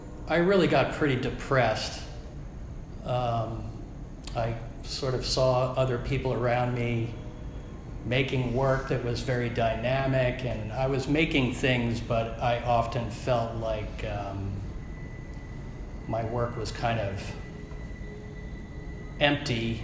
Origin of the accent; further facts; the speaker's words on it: New Jersey, United States; born there; I was born in 1961 in New Jersey, Catholic mother, agnostic Protestant father